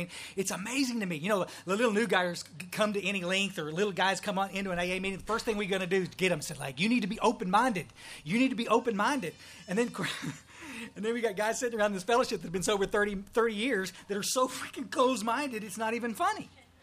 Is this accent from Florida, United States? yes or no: no; Texas, United States; also born or lived in Odessa; I was born out in West Texas, out in oil field trash, and we moved to the hill country because Dad wanted, he said, we got to get you kids someplace close to water, because there's in Odessa, Texas.